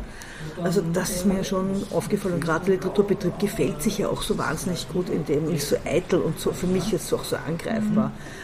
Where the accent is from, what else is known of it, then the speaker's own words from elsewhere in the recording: Baden, Lower Austria, Austria; also born or lived in Vienna; ich bin in Wien geboren, weil mein Vater Beamter war und das in einer Beamtenklinik. Beamtentochter der Beamtenklinik geboren wurde. Das ist die beste Gebärklinik auf der Art, die man halt früher so geboren hat. Und bin eigentlich meinen dritten Lebenstag in Baden